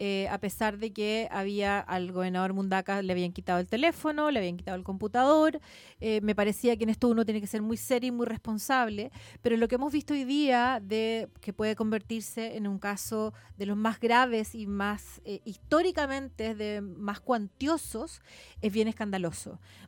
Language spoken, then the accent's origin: Spanish; San Antonio, Valparaíso, Chile; yo soy de San Antonio, soy de la región, fui 12 años parlamentaria, ya candidata a gobernador.